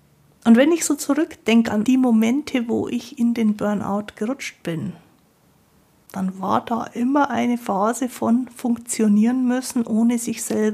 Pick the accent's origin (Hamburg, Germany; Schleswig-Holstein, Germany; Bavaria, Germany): Bavaria, Germany; Ich bin ja aus Bayern, bei uns sagt man Grüß Gott.